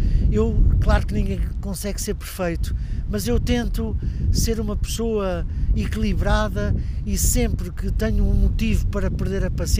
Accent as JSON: {"language": "Portuguese", "region": "Coimbra", "country": "Portugal", "tie": "born or raised there", "said": "Às vezes, quando vou à minha terra natal"}